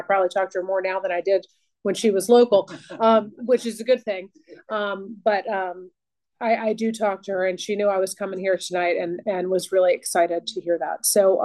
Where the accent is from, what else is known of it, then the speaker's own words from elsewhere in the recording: Virginia, United States; I grew up in Northern Virginia.